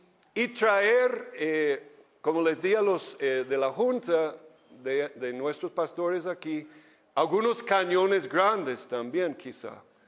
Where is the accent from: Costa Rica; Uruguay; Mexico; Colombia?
Costa Rica; Porque hay que preguntar entonces, como costarricense